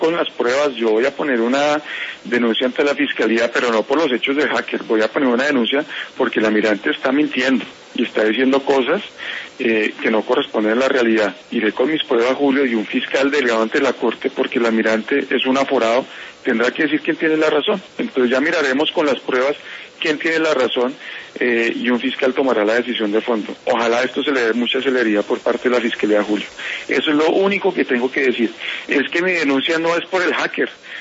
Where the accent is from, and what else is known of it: Colombia